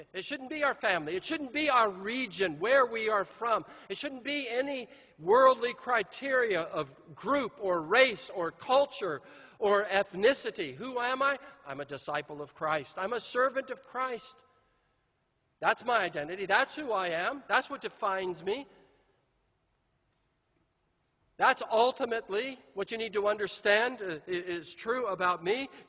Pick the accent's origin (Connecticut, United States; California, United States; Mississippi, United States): California, United States; Proud as I am of being a Californian, you know, that's not going to define me.